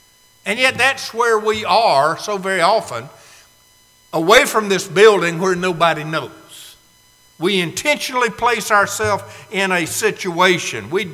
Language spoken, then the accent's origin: English; Chattanooga, Tennessee, United States; I grew up in Chattanooga